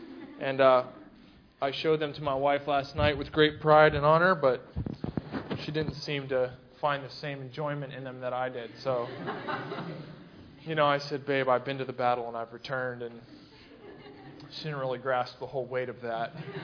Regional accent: Ohio, United States; also born or lived in Pennsylvania; now in Texas, United States; I'm from Ohio, and I finished high school in Pennsylvania. I went to school in South Carolina. I went to grad school in California. And somehow, I'm standing in Texas in front of you.

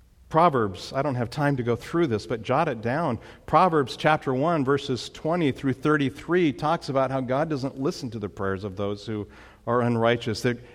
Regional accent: California, United States; Debbie and I grew up in the Mojave Desert. I don't recommend moving there. In the Antelope Valley in California, where the wildflowers blanketed the hillsides.

